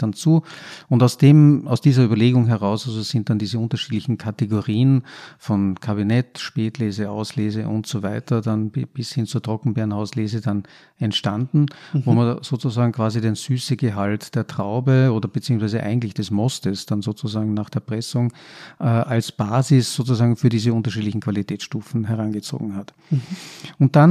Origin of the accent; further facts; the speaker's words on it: Austria; ein Weingarten bei uns in Österreich ist ja kein Weingarten, der quasi jetzt in der Regel von einem Winzer bewirtschaftet wird